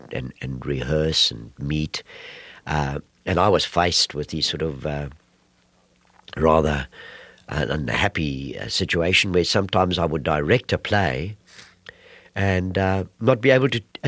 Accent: Port Elizabeth, Eastern Cape, South Africa; my hometown of Port Elizabeth

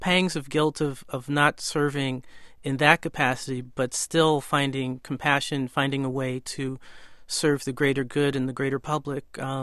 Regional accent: Chicago, Illinois, United States; I grew up in Chicago in the 1960s and 70s

